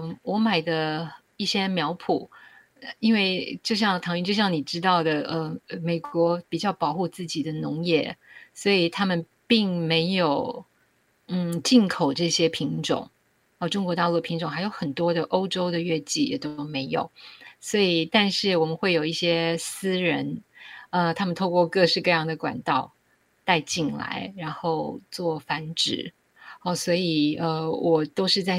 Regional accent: Taiwan; moved away as an adult; now in United States; 我自己是从台湾来的，我是念研究所的以后才到美国来，所以我对中国大陆的环境也许不是那么的了解哈，

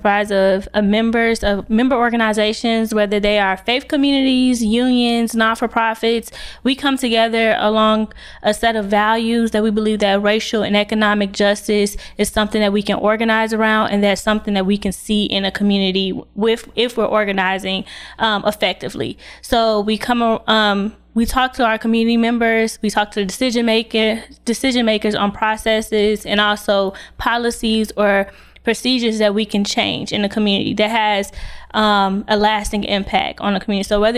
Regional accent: Quad Cities, United States; In Chicago, I wasn't fully raised there, but I was raised in the Quad Cities

